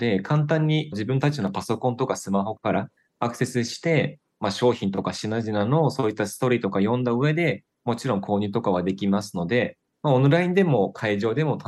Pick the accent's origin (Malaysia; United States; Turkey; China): Turkey; first language Turkish; Japanese is a second language; 母国語はトルコ語ですので、まあ、日本語はちょっと後で勉強したっていう感じですね